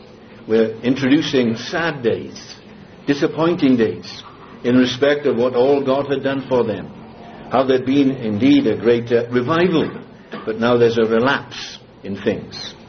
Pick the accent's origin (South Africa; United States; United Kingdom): United Kingdom; Wales; I come from Wales, and Wales is the land of song